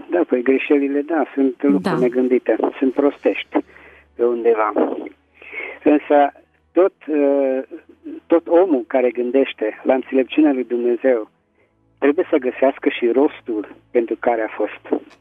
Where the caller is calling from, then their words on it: Petroșani, Hunedoara County, Romania; din Petroșani.